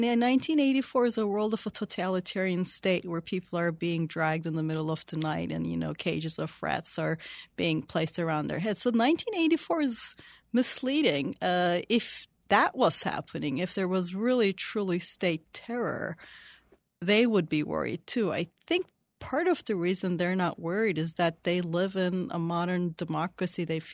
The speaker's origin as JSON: {"language": "English", "country": "Turkey", "said": "in places like my home country, Turkey"}